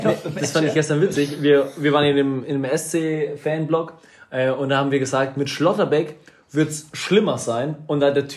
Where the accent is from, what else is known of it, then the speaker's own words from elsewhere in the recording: Ecuador; Wie ihr wisst, komme ich ja aus Ecuador.